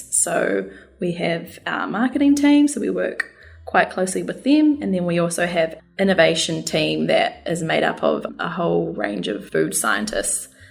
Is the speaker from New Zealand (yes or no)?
yes; South Island, New Zealand; now in Australia; So like you say, I'm a New Zealander, so I'm a Kiwi, currently living in Australia. Mm-hmm. So I grew up in New Zealand on a farm, actually, in the South Island.